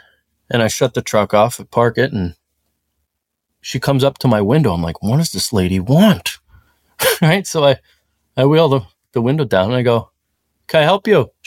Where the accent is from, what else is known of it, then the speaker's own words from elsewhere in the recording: Bloomsburg, Pennsylvania, United States; The route I was on was in my hometown and I was in Bloomsburg